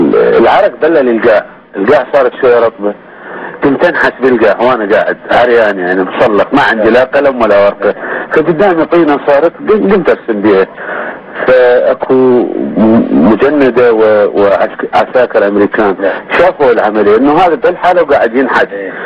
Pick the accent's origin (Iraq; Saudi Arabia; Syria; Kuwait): Iraq; Samawah, Muthanna; أنا من مدينة السماوة